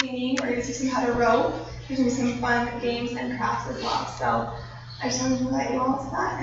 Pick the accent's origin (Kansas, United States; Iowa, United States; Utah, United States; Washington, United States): Utah, United States; Cedar Hills; this is my home, this is my city, I'm from Cedar Hills.